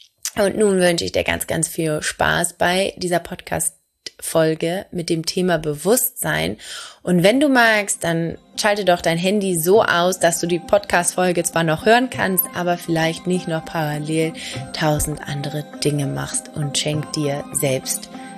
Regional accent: Hamburg, Germany; Ich komme aus Hamburg

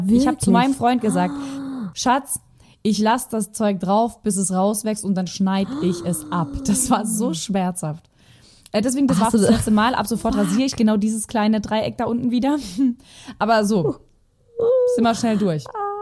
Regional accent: Germany; born there; Ich schwöre, ich bin wirklich gebürtig Deutsch

